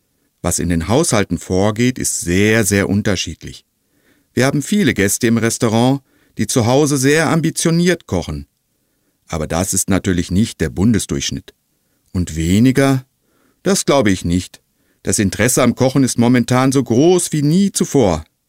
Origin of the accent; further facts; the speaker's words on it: Northern Germany, Germany; Ich komme ja aus dem Norden. Dort gibt es eine Reihe von Gerichten, die ich auch heute noch gern esse.